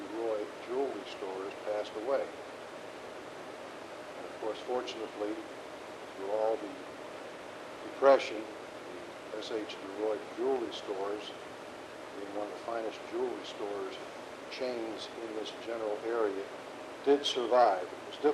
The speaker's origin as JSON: {"language": "English", "town": "Pittsburgh", "region": "Pennsylvania", "country": "United States", "tie": "born or raised there", "said": "I was born and raised in Squirrel Hill, originally on Beechwood Boulevard, then later on we moved to 1321 Malvern"}